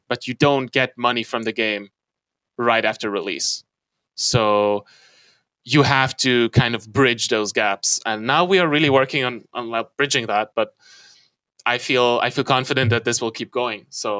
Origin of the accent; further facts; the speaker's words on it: Hungary; now in Germany; So I'm from Hungary. Two of us are from Hungary.